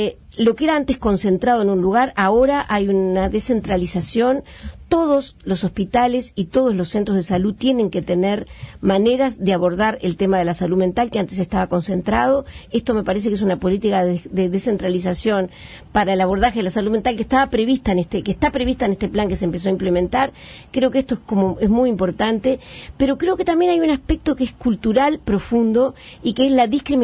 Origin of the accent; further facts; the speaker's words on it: Carmelo, Colonia, Uruguay; yo viví mi infancia en Carmelo